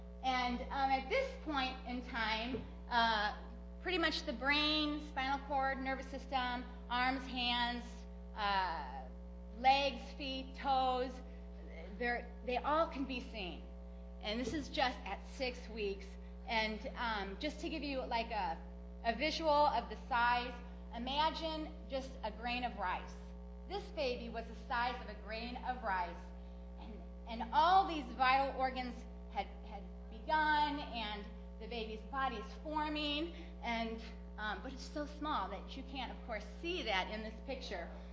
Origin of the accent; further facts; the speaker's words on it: St. Louis, Missouri, United States; There were about seven of us nurses who took the course, and just two of us were from out of town. I was from St. Louis, and we had someone from Chicago.